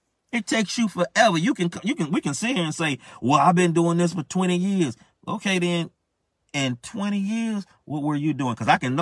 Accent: Florida, United States; I'm from Florida. I can walk on some flat, walk on the sand, walk on the road, whatever. Out here in Georgia, North Georgia

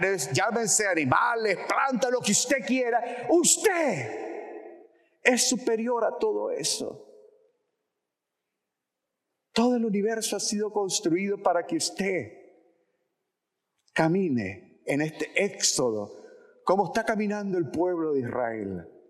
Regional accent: Nicaragua; now in United States; bueno, yo soy de Nicaragua, que usted salió de su rancho de Nicaragua donde vivíamos allá descalzo

